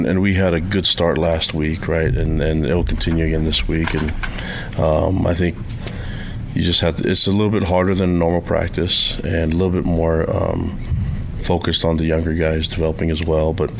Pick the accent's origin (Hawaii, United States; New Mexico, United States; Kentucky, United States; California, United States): Hawaii, United States; Laie; also born or lived in Tonga / Provo, Utah; But I do remember Hawaii, and I grew up in Laie and have tons of family out there. And so, went to preschool and Laie Elementary, and so I grew up there, and I have family there.